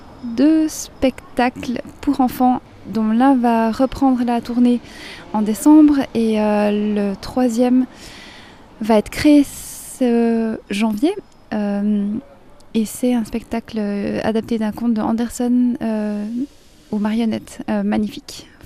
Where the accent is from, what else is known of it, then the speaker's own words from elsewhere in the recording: Bassecourt, Jura, Switzerland; je suis écrivaine et je suis jurassienne de Bressecourt avec des origines françaises et coréennes.